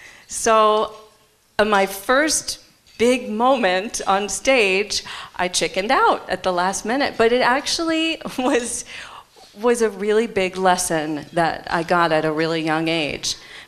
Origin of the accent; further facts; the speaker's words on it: Detroit, Michigan, United States; there, you know, in the Fisher Theater in Detroit. It was the national tour that had come through my hometown, and sitting there with my mom and dad, my sister